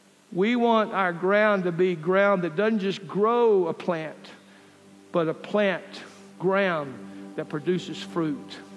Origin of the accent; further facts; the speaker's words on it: Lorenzo, United States; This is how we grew up doing Christianity in Lorenzo, where I grew up.